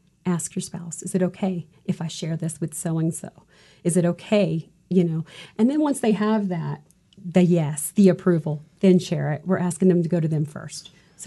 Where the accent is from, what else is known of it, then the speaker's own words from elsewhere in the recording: Alabama, United States; I'm from Alabama, is what I say. It's Tennessee, Georgia, and Alabama.